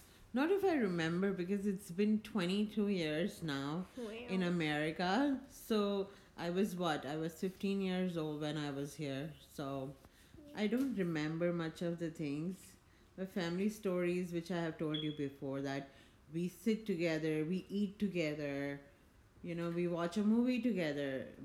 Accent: Mumbai, Maharashtra, India; We grew up back in India, Mumbai. And it was fun.

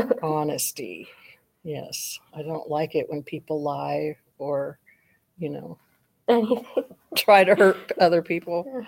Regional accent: Wichita, Kansas, United States; I grew up in Wichita, and that was a nice place to be raised and go to school.

